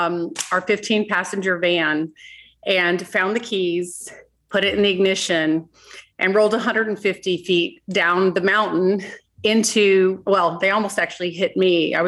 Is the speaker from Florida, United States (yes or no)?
no; Texas, United States; moved away; I'm actually from Texas, and we actually owned property there, and we had a lot of tick bites.